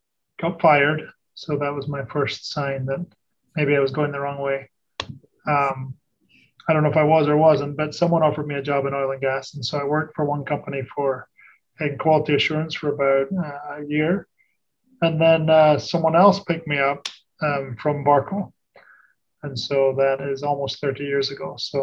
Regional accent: Aberdeen, Scotland, United Kingdom; born there; also born or lived in California; I was born in Scotland, in Aberdeen, an oil town.

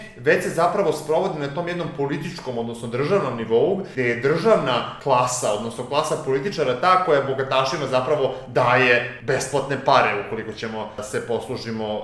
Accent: Serbia; opet ako dolazimo iz Srbije

